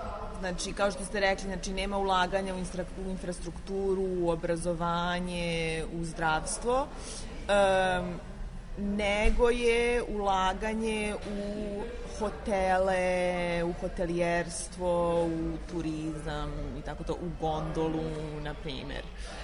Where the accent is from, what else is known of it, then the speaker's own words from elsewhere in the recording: Serbia; dolazim iz Srbije